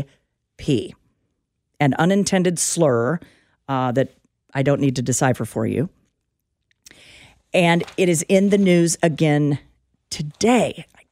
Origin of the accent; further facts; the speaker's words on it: Topeka, Kansas, United States; I'm from Topeka. Hell, it's our zip code.